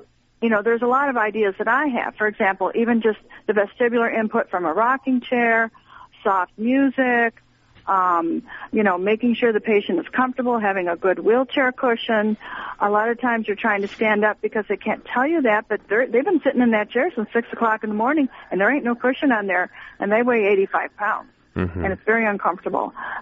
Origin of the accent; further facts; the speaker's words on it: Michigan, United States; and I'm from Michigan, so I worked in Michigan at one of the worst nursing homes in the whole world when I started out.